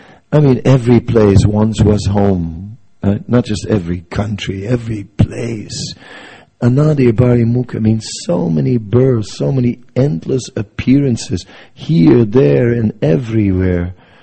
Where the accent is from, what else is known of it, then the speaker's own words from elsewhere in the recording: North Holland, Netherlands; once I drove on a railway line which drove right through my hometown, right, just on the outskirts of Amsterdam.